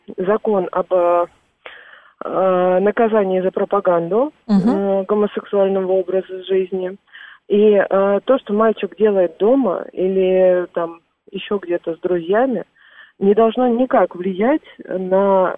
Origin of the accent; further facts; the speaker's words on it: Moscow, Russia; Я родилась и выросла в Москве, училась в Московском вузе.